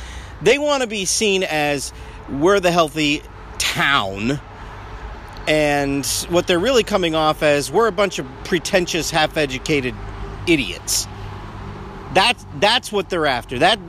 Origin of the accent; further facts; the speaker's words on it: New England, United States; I'm from New England. You're not a city.